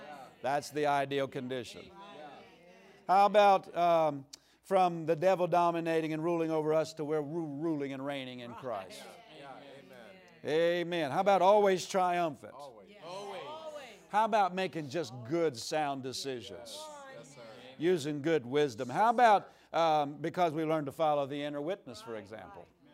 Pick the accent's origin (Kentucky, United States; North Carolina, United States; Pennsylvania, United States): Pennsylvania, United States; I'm just from Pennsylvania.